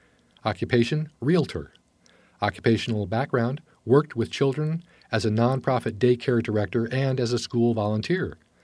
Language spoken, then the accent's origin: English; Mount Angel, Oregon, United States; now in Silverton, United States; I grew up in Mount Angel, and my husband and I have lived in the Silverton area for the past 6 years.